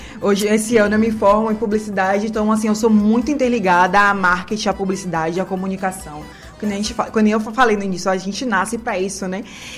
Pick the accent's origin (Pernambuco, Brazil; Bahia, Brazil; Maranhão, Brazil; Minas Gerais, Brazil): Bahia, Brazil; Camaçari; Rapaz, Camaçari foi onde eu nasci, cresci e vivo os meus 21 anos de idade.